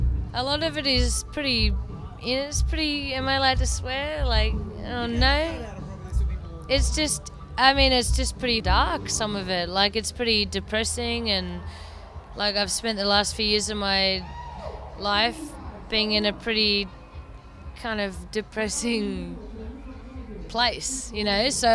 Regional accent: Melbourne, Victoria, Australia; I'm from Melbourne in Australia.

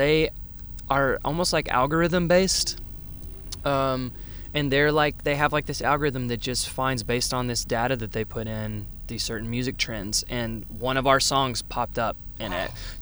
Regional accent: Little Rock, Arkansas, United States; no, we're from Little Rock, because we're from.

